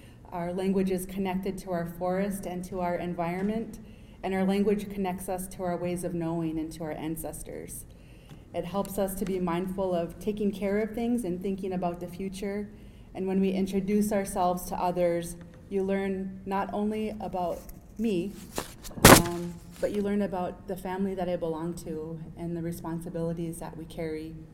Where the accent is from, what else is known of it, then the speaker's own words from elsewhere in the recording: Wisconsin, United States; I'm from the Menominee lands